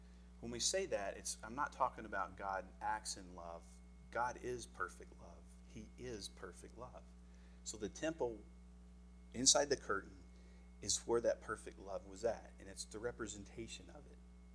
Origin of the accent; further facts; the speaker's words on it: Tennessee, United States; I grew up in East Tennessee. I'm probably the only person from Tennessee that hates country music.